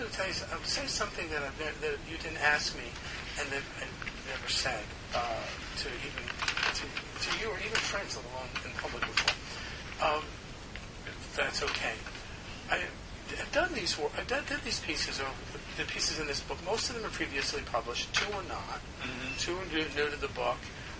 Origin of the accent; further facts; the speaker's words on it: New Jersey, United States; I read this paragraph about my growing up in New Jersey.